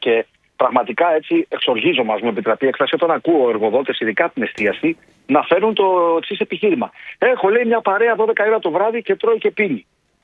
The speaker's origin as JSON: {"language": "Greek", "country": "Greece", "said": "Αγαπάω πολύ την πατρίδα μου και έχουμε κάνει τεράστια προσπάθεια και την έχουμε φέρει στις πρώτες θέσεις των προτιμήσεων των επισκεπτών. Αυτό έρχονται στη χώρα μας να δουν. Την Ακρόπολη μας"}